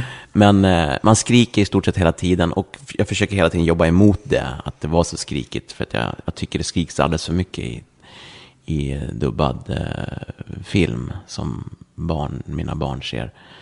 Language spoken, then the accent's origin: Swedish; Täby, Stockholm County, Sweden; accent: Stockholm; Jag kommer från Täby, men jag har bott också mycket i Stockholms innerstad också. Jag är nog väldigt mycket stockholmare i mitt sätt att prata.